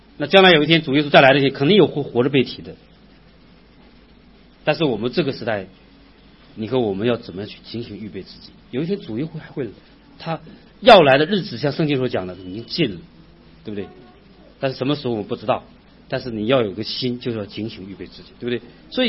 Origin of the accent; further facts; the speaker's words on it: Northeast China, China; accent: Northeastern Mandarin; 我们东北话就是什么？你破罐破摔